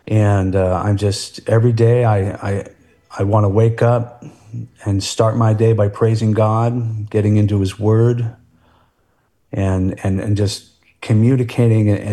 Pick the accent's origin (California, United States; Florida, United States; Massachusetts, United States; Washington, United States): California, United States; Yeah, so I moved around mainly California my whole life. I was born in the Central Coast, Vandenberg Air Force Base. California, where they're shooting off all those SpaceX rockets.